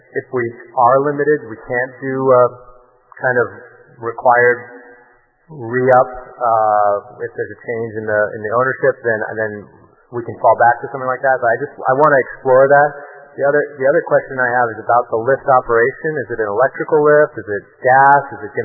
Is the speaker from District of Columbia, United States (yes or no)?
no; New York City, New York, United States; Well, I grew up in New York City.